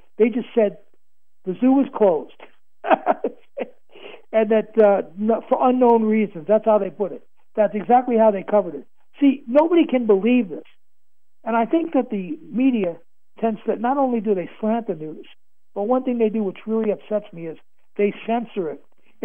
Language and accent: English; Queens, New York, United States; I lived in Flushing for many years, so I took my kids. I am a native New Yorker. I was born in Queens.